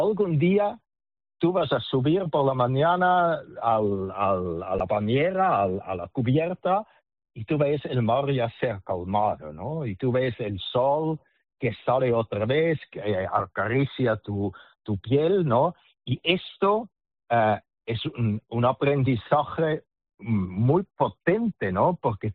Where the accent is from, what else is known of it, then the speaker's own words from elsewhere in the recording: Switzerland; now in Barcelona, Spain; yo llevo viviendo 35 años ya en Barcelona, por lo tanto ya me siento mucho más español que suizo